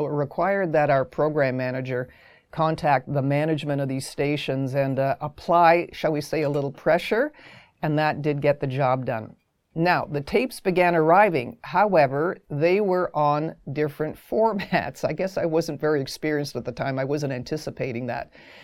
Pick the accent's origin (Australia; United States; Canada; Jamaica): Canada; and yet we're all Canadian.